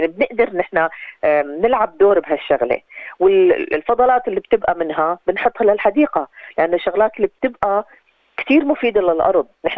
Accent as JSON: {"language": "Arabic", "country": "Syria", "lives_now": "Australia", "said": "أنا بالنسبة لي أنا من سوريا"}